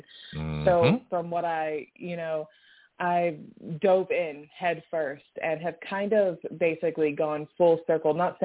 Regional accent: United States; And I was growing up in America, I lived in this culture. I had no idea.

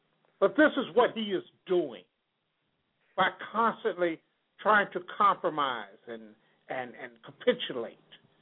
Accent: Chicago, Illinois, United States; I'm from the city of Chicago. I'm from the South Side. I'm from the project.

